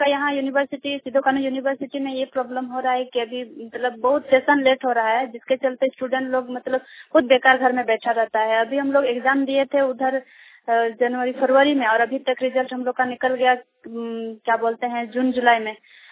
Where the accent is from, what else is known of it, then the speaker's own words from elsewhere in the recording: Dumka, Jharkhand, India; मैं दुमका से हूँ